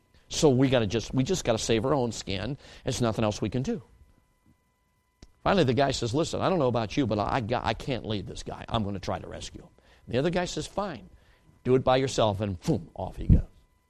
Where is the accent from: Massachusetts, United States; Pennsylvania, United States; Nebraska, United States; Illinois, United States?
Illinois, United States; Chicago; now in Wisconsin, United States; I grew up in Chicago and now live in Wisconsin.